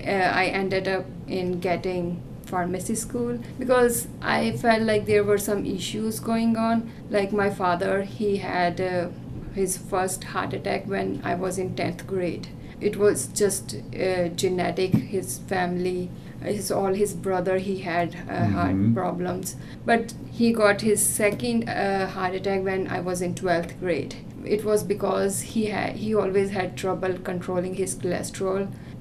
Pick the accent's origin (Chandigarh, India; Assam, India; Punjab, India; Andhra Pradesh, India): Punjab, India; I am from Punjab, north part of India, and it's closer to the capital of India, which is Delhi. It's like 5 hours drive.